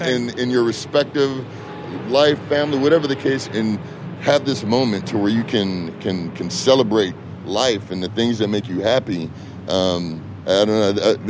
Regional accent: California, United States; born there; I was born in Sentinella Hospital right around the corner.

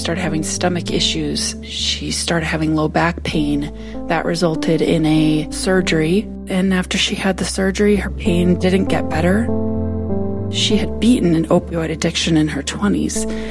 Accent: Wisconsin, United States; now in Chicago, United States; My sister and I grew up in Wisconsin.

